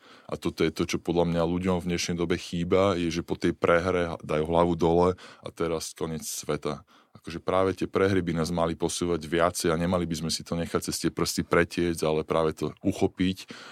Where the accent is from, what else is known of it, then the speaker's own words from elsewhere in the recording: Pezinok, Bratislava Region, Slovakia; sme vyrastali v Pezinku, mohol som ísť za kamarátov, mal som bratrancov po kope, boli sme rodina